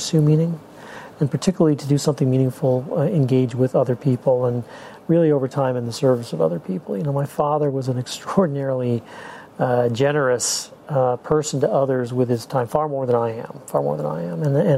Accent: Washington, United States; I grew up in Washington.

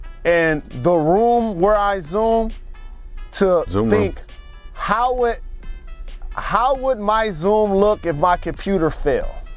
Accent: Massachusetts, United States; I'm from Massachusetts, but I represent New York.

